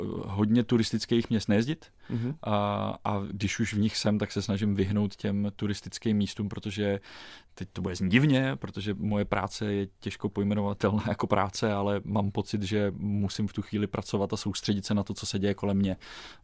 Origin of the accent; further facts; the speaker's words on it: Prague, Czechia; protože si vždycky říkám, že jako Pražák můžu Prahu tvrdě kritizovat